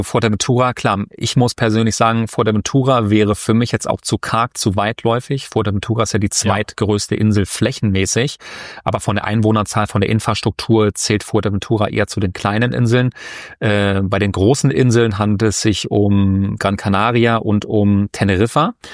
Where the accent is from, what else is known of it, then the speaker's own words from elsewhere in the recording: Berlin, Germany; Ich komme ja zum Beispiel aus Berlin.